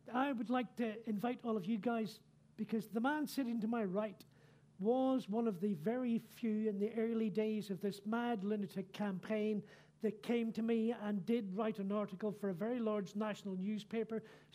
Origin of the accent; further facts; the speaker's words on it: Ireland; It's all those confessions that I've gone to as an Irish Catholic child back in Ireland, finally paid off.